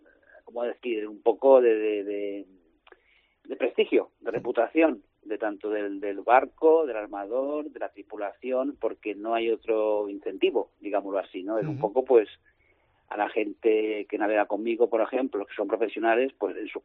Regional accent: Balearic Islands, Spain; siendo mallorquín o español, pues un poco el prestigio de la vela deportiva para nuestro país

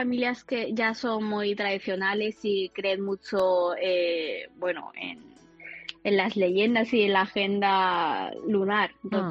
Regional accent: China; Spanish is a second language; now in Spain; Y bueno, el dialecto es... se dice Qin Tianhua.

